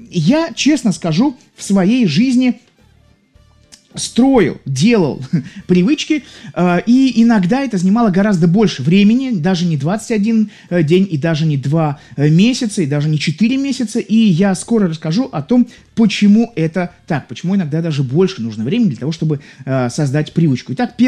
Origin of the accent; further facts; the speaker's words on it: Saint Petersburg, Russia; Я из Санкт-Петербурга.